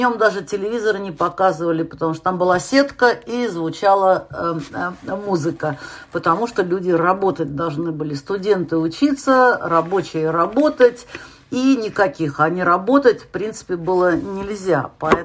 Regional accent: Saint Petersburg, Russia; Я из Питера.

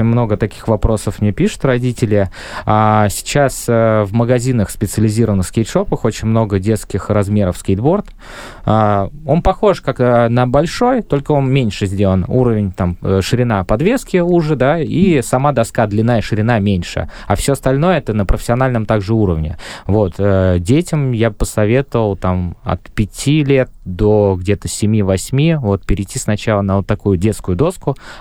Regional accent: Saint Petersburg, Russia; поскольку я здесь родился, это мой родной город, и я таким же маленьким ребенком был

